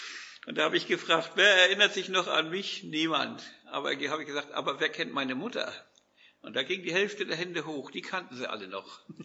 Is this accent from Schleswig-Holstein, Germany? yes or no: yes; Flintbek, Schleswig-Holstein, Germany; lade ich euch in die Kirche in meinem Heimatdorf ein. Gäste und Spaziergänger besichtigten und besuchten sie in Flintbek bei Kiel.